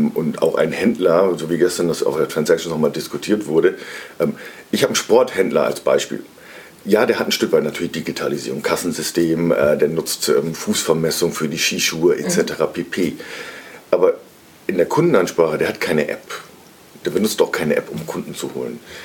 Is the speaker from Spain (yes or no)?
no; Northern Germany, Germany; ich komme ja aus dem Norden